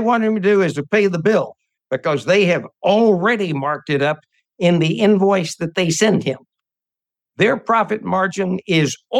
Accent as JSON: {"language": "English", "country": "United States", "said": "But being an American, I pressed on"}